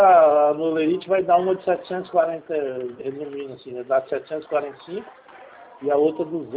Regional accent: Andradina, São Paulo, Brazil; Ah, é que eu sou de Andradina, eu levei lá na agência.

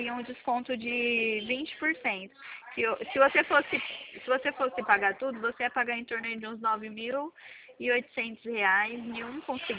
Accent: Dracena, São Paulo, Brazil; Eu sou aqui de Dracena.

